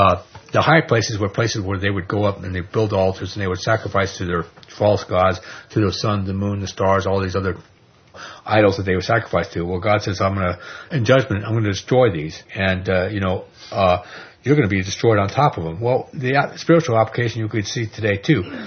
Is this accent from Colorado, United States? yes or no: no; New York, United States; I mean, I'm from New York. I go back there sometimes.